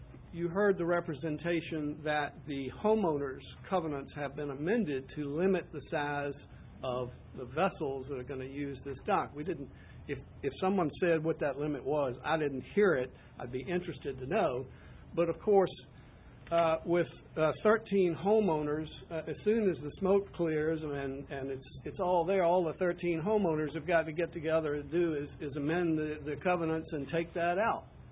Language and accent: English; Irvington, Virginia, United States; I'm an attorney from Irvington.